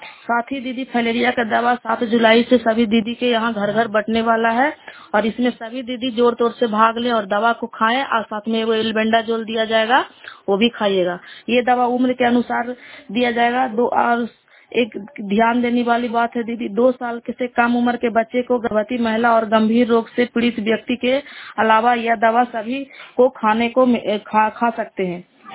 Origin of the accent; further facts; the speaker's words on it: Inaut, Bihar, India; मैं इनौत पंचायत इनौत ग्राम नालंदा जिला के निवासी हूँ।